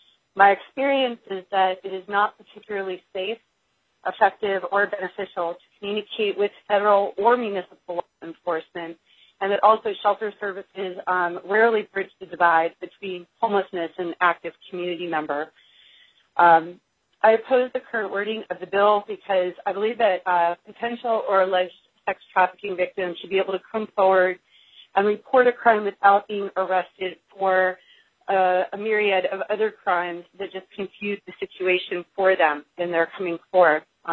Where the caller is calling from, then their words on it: Philadelphia, Pennsylvania, United States; I am calling from Philadelphia.